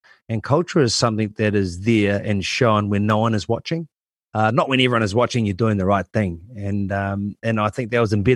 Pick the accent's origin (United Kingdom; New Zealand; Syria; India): New Zealand; Auckland; born and bred in Auckland, love this country.